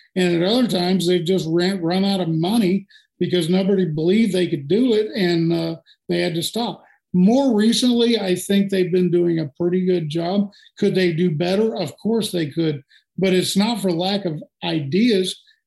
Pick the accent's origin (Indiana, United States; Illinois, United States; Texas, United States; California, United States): Texas, United States; Houston; born there; I was born in Houston.